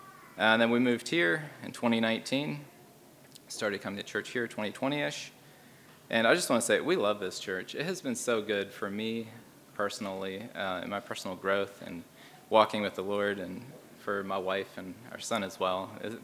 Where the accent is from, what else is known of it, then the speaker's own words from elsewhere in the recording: Lancaster, Pennsylvania, United States; So I grew up in Lancaster, Pennsylvania, older Mennonite. Horse and buggy and all that.